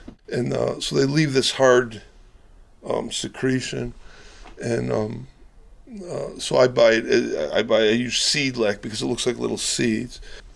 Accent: Chicago, Illinois, United States; I just had an interest when I was a young kid. I grew up in Chicago, and I used to play hooky and hang out in places where they made them

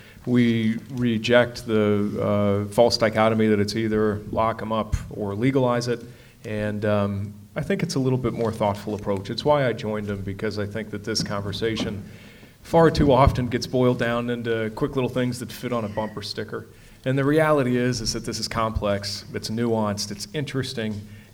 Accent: Colorado, United States; I'm from Colorado

